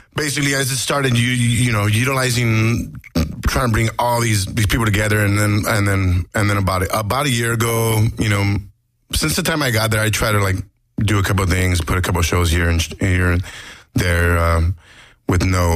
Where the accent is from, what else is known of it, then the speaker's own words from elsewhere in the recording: Los Angeles, California, United States; I was born and raised in East LA, so having moved there around 99